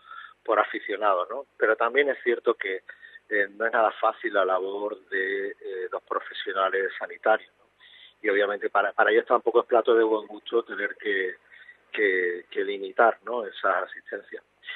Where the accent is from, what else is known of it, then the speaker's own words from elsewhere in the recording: Málaga, Andalusia, Spain; como malagueño